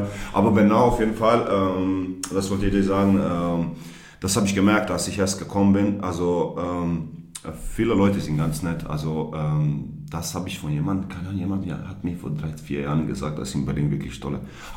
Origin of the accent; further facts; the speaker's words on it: Zadar, Zadar County, Croatia; German is a second language; moved away as an adult; now in Germany; ich bin nach Kroatien, also ich habe 10 Tage frei bekommen. Und als ich in Zadar gekommen bin, also meine Heimat, ich habe meine Bücher kopiert.